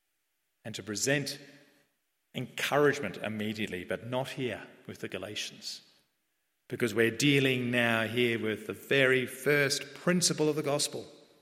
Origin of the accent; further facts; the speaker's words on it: Altona, Victoria, Australia; I live in the eastern suburbs now, I grew up in Altona